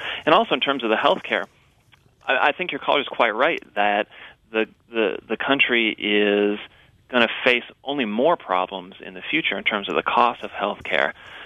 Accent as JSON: {"language": "English", "region": "Minnesota", "country": "United States", "tie": "born or raised there", "said": "I think it must be because I'm a Minnesotan. I grew up there, went to college there, got all my degrees from Minnesota, so I'm a good, sensible Midwesterner."}